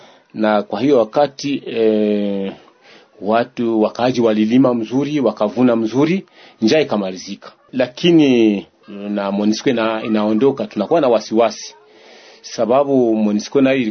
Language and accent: Swahili; Bijombo, South Kivu, DR Congo; Mimi peke natokea hapa Bijombo na njoo kwa nini nilizaliwa.